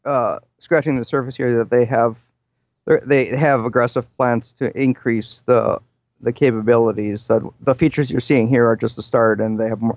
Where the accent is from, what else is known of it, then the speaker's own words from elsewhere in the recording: Puerto Rico; also born or lived in Illinois; now in Minnesota, United States; Yeah, I moved to Minnesota from Puerto Rico. I spent a couple of years in Illinois, but mostly Minnesota.